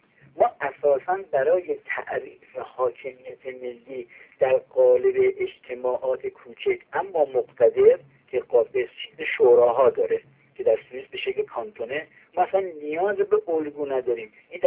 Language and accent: Persian; Iran; به همین مقدار در برابر شرف خودمون به عنوان یک ایرانی مسئول هستیم